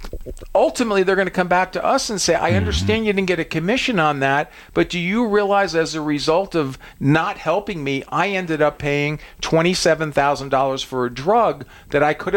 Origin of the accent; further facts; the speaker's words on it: New Jersey, United States; I'm from Jersey originally, so I don't know that language.